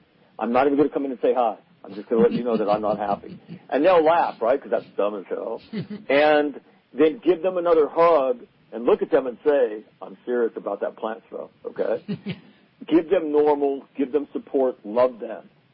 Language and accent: English; Sacramento, California, United States; We grew up in Sacramento. You know, my family and generations of my family there.